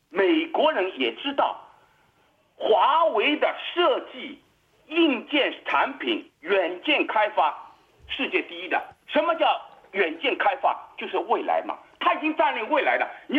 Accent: Australia; 他的毒品全部到我们澳洲来，要害我们澳洲人

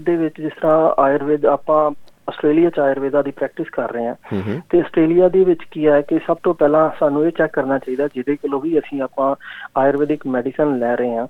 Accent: Amritsar, Punjab, India; born there; ਮੈਂ ਅੰਮ੍ਰਿਤਸਰ ਦਾ ਬੋਰਨ ਹਾਂ

